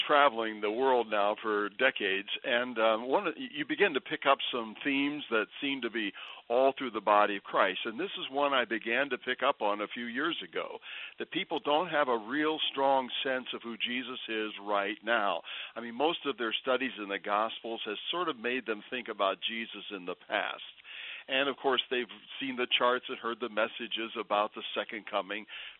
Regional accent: Wisconsin, United States; And I said, well, I'm from Wisconsin. We never cancel for snow

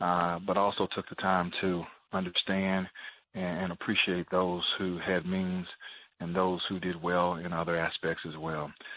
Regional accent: Atlanta, Georgia, United States; I think that I grew up in Atlanta, a city that is absolutely wonderful, and I think one of the world's greatest cities.

